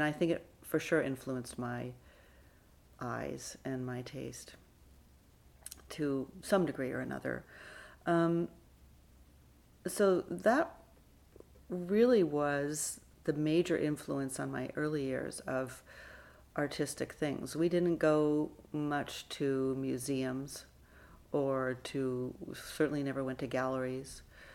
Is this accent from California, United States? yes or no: yes; Atherton, California, United States; Mostly I grew up in Atherton, so I was a very California kid.